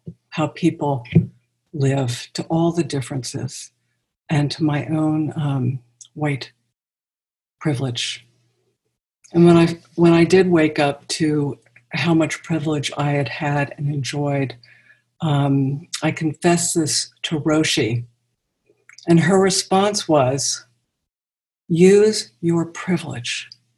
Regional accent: Baltimore, Maryland, United States; So I grew up in Baltimore, Maryland. I was raised in the 50s and 60s.

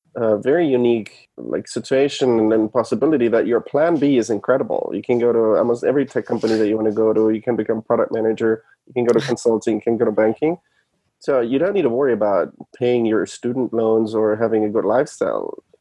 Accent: Germany; now in United States; Granted, I came from Germany, so I needed to figure out a way how to come over here

